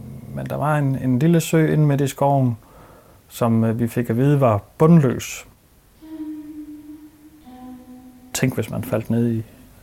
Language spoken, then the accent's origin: Danish; Årslev, Region of Southern Denmark, Denmark; Jeg født og opvokset her i Årslev.